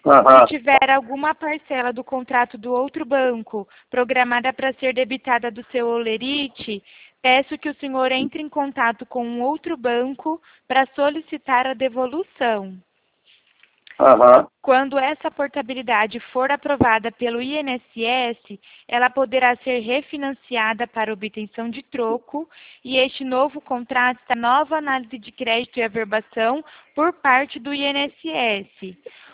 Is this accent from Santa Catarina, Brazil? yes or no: no; Presidente Prudente, São Paulo, Brazil; eu sou do de Presidente Prudente